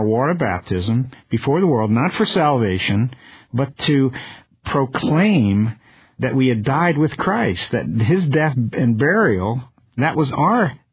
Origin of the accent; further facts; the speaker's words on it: Brooklyn, New York, United States; born there; I was born in Brooklyn, and they say it's easy to take me out of Brooklyn, but to take the Brooklyn out of me may take a little longer.